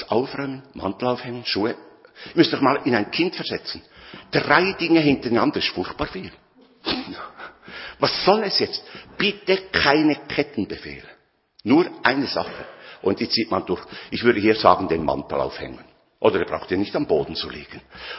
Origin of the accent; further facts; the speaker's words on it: Bern, Switzerland; als Berner war das für mich sehr schwierig